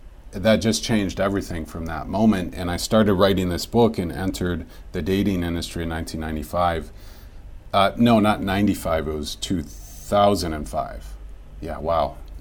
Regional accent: Wisconsin, United States; now in Thailand; I'm originally from your Wisconsin.

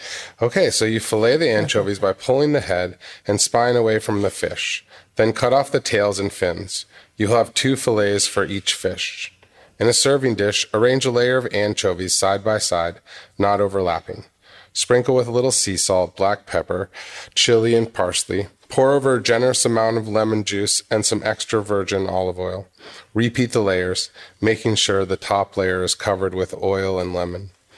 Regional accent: Massachusetts, United States; born there; I was born in Massachusetts.

